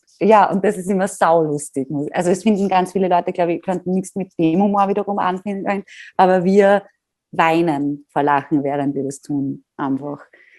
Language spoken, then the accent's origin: German; Graz, Styria, Austria; als Grazerin, die immer viele Freunde in Wien gehabt hat.